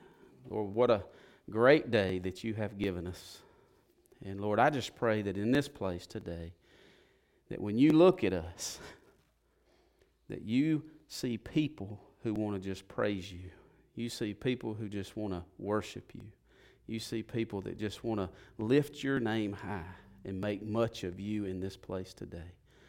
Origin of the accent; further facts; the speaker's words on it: the South, United States; I know I'm from the South, so that's a hard word for us Southerners to say because it sounds like all